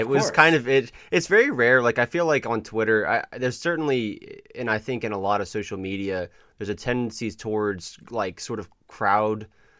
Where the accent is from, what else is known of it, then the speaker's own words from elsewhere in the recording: the South, United States; Look, you and I both know we grew up in the South.